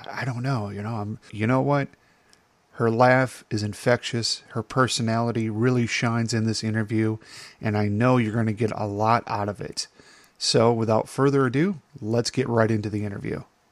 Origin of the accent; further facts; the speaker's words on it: Chicago, Illinois, United States; I'm from Chicago, so I'm sorry about your transmission.